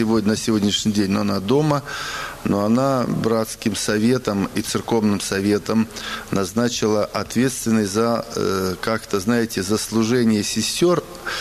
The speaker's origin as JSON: {"language": "Russian", "region": "Saint Petersburg", "country": "Russia", "tie": "born there", "said": "я родился в Санкт-Петербурге, в бывшем Ленинграде. Родился в 52-м году."}